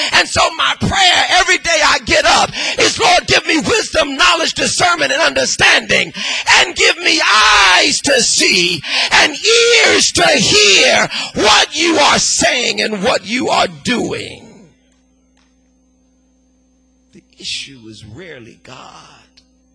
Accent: West Coast, United States; I'm from the West Coast. There's something called Death Valley.

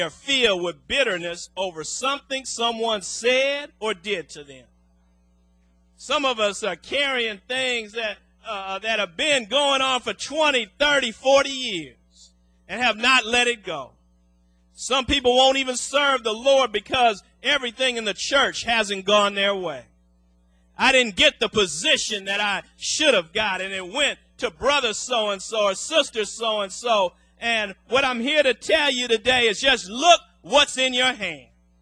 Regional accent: Los Angeles, California, United States; I grew up in Los Angeles. I don't know nothing about the country.

